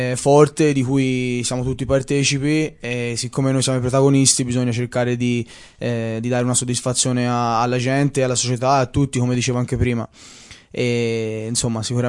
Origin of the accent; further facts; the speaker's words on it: Florence, Tuscany, Italy; io sono di Firenze